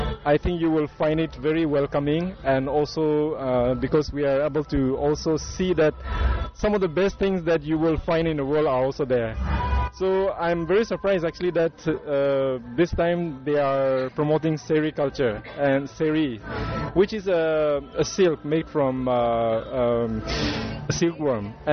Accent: Kohima, Nagaland, India; I'm from Kohima, Nagaland.

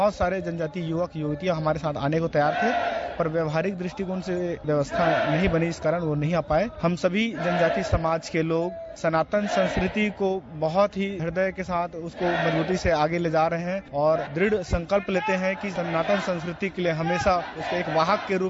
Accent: Bilaspur, Chhattisgarh, India; बिलासपुर छत्तीसगढ़ से। मैं गोंड जनजाति से हूं

